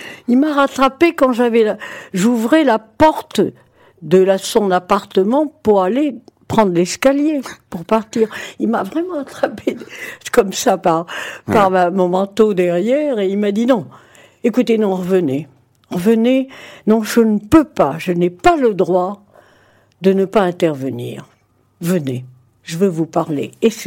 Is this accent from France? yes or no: no; Tunisia; je l'ai vécu dans mon pays d'origine, en Tunisie.